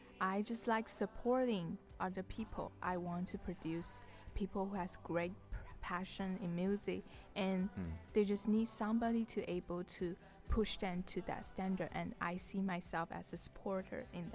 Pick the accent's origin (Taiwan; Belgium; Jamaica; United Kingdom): Taiwan; now in United States; I'm originally from Taiwan and been in States about 10 years now.